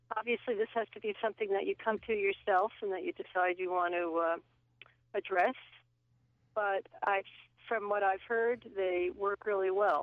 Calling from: Leverett, Massachusetts, United States; I'm calling from Leverett.

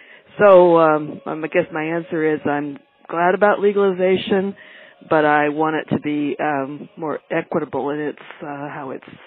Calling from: San Francisco, California, United States; I'm calling from San Francisco.

